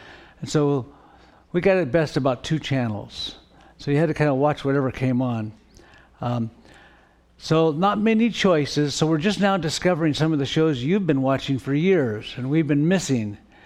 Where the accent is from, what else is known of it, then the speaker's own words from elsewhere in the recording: Portland, Oregon, United States; We're from Portland. That's where the Portland Trail Blazers are.